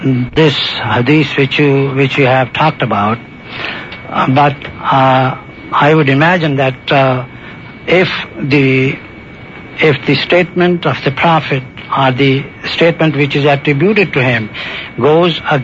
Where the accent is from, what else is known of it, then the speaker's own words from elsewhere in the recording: Pakistan; The answer is, for example, I come from Pakistan. I look like any other Pakistani.